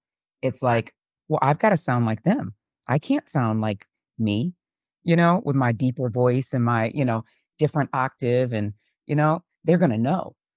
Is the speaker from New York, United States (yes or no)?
yes; Syracuse, New York, United States; I'm from Syracuse and da da da.